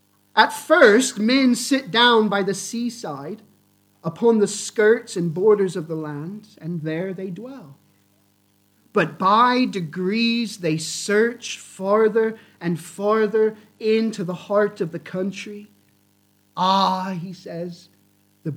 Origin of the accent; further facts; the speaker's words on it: United States; Now, obviously, I'm from the States